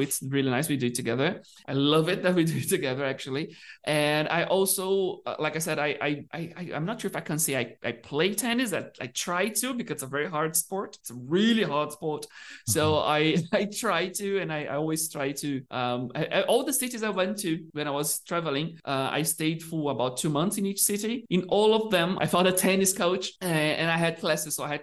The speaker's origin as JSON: {"language": "English", "town": "Uberlândia", "region": "Minas Gerais", "country": "Brazil", "said": "Yeah, it's because I'm from Uberlândia in Minas Gerais, right?"}